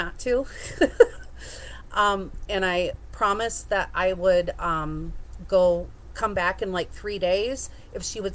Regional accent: Wisconsin, United States; I am from Wisconsin, the mid-portion, upper portion.

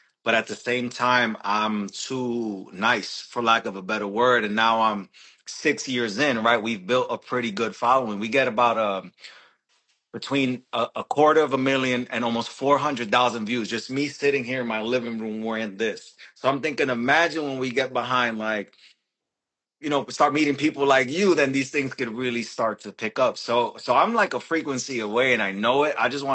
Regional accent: New York, United States; Sorry, but you know, we're from New York. We speak faster.

